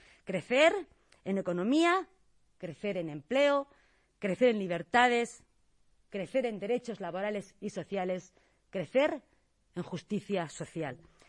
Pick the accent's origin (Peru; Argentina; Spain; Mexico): Spain; nos debemos de sentir orgullosos como españoles, orgullosos de país